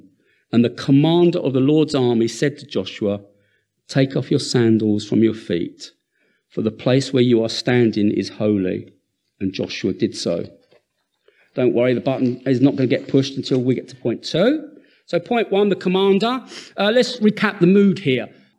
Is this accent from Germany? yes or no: no; Isle of Sheppey, South East England, United Kingdom; I come from the Isle of Sheppey. We haven't got very many big words on the Isle of Sheppey.